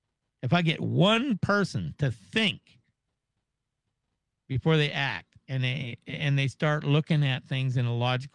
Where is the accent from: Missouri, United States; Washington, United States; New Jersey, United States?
Washington, United States; Maple Valley; now in Mesa, United States; Actually, I grew up in the 1960s when I was a little kid in a little town south of Seattle, Maple Valley, Washington.